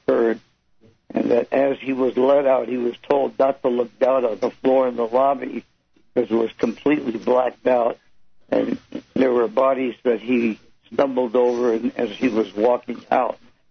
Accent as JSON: {"language": "English", "region": "New Jersey", "country": "United States", "said": "Yes. I'm from New Jersey, and there's a couple of false flag events."}